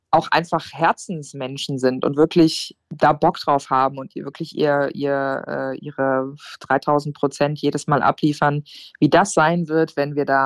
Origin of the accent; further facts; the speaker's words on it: North Rhine-Westphalia, Germany; ich komme aus der Nähe von Bonn bei Köln.